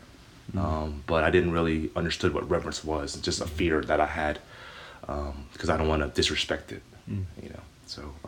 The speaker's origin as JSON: {"language": "English", "town": "Richmond", "region": "Virginia", "country": "United States", "tie": "born or raised there", "said": "I was born here in Richmond, Virginia."}